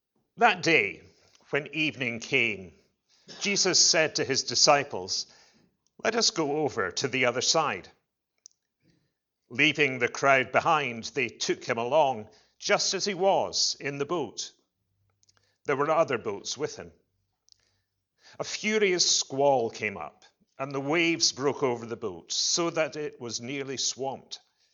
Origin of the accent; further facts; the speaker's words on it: Scotland, United Kingdom; accent: Scottish; now in Cheshire, England; You'll tell by the Scottish accent that I'm not from Cheshire, but hopefully my accent is clear enough that you will need subtitles today.